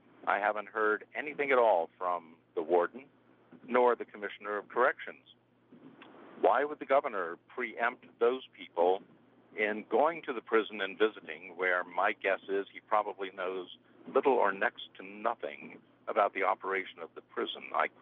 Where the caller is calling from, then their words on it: New York, United States; I'm calling from the Thruway as I'm driving north toward Albany.